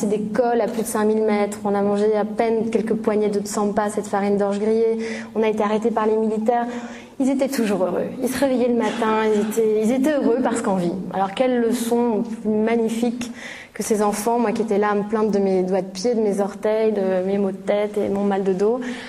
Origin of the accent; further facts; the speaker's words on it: France; Enfin, puis je suis française, on est un peuple de colériques.